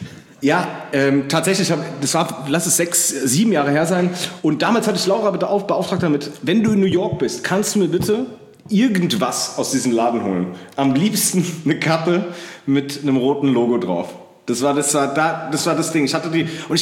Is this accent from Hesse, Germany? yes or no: yes; Dreieich, Hesse, Germany; Nein, ich kann es schon davor von diversen Skate-Sessions aus Frankfurt und aus Dreieich, wo ich aufgewachsen bin.